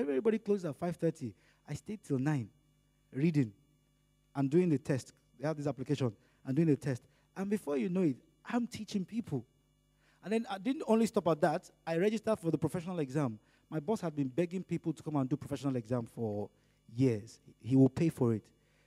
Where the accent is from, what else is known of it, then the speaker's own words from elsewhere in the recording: Lagos, Nigeria; And I knew he knew I was a bushman. He knew I was straight from Las Jigi. That's Lagos State. Lagos State in Nigeria. He knew I had just arrived.